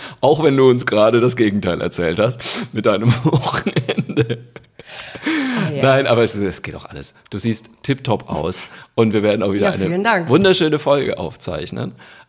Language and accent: German; Zeil am Main, Bavaria, Germany; Jetzt muss man dazu sagen, ich war in Zeil am Main, das war gleich die zweite Show, mein Heimatort.